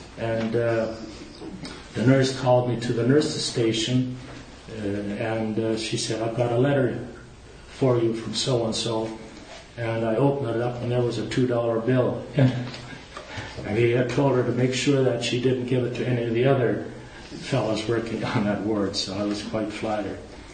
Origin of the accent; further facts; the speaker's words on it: Manitoba, Canada; Our team consisted of three men from Arnav, Manitoba, my hometown